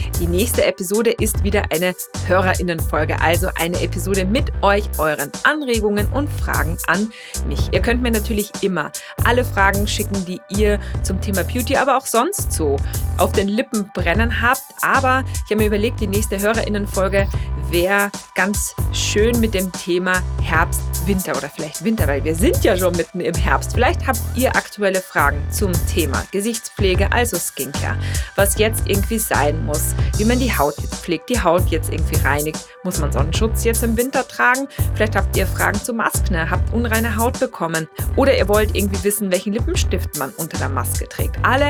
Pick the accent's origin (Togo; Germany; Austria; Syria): Austria; Ich bin ja auch Österreicherin.